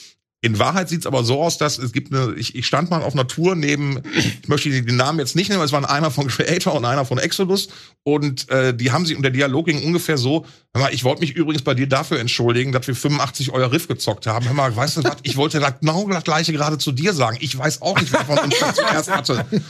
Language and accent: German; Essen, North Rhine-Westphalia, Germany; Und in Altenessen, in meiner Heimat